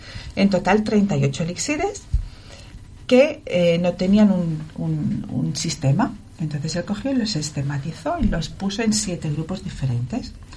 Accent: Catalonia, Spain; No, mis padres son catalanes, nosotros somos catalanes y una tercera parte muy catalana de Tarragona y otros de Castilla.

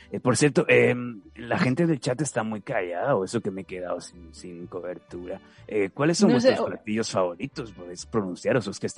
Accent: Mexico; yo, que soy mexicano.

